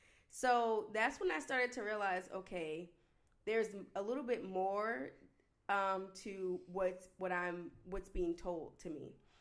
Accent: New Jersey, United States; I'm the oldest of 7 children. I'm from New Jersey.

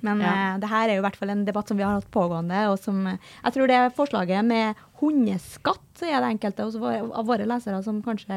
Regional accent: Verdal, Trøndelag, Norway; Jeg kommer jo fra Verdalen.

